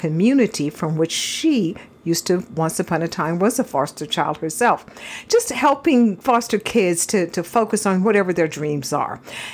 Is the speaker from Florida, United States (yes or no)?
no; Texas, United States; because I'm originally from Texas, and so I love denim and fringe and all